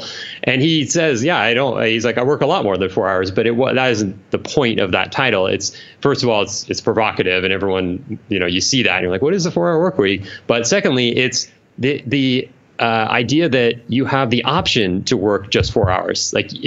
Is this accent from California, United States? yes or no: yes; California, United States; now in Southern California, United States; like I grew up in Northern California, the beaches up there are just kind of like foggy and there it's really hardly ever sunny.